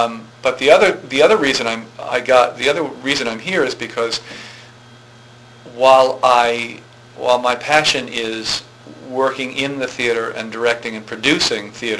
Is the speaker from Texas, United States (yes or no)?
no; New York, United States; Oh, Long Island.